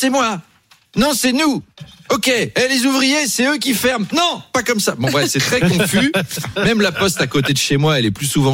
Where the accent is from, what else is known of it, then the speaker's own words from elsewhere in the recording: France; Apolline et moi, nous sommes français.